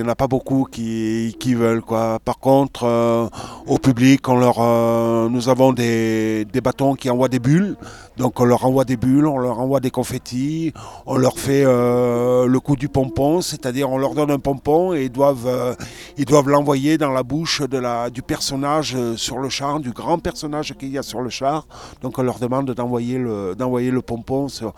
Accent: Nyons, Auvergne-Rhône-Alpes, France; also born or lived in Vaison-la-Romaine; j'habite à Nyons, j'ai toujours habité à Nyons, je suis né à Vaison et ça fait 44 ans que j'habite à Nyons.

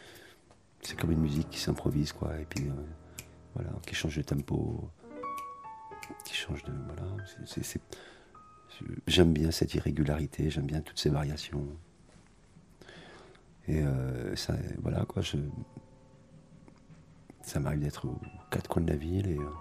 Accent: Bourgogne-Franche-Comté, France; born there; Moi, je suis né en Bourgogne, je suis né dans l'Yonne, près d'Auxerre.

